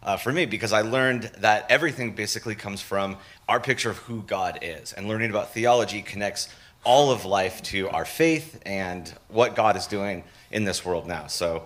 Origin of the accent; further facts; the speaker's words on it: Mount Shasta, California, United States; I'm from Mount Shasta, California.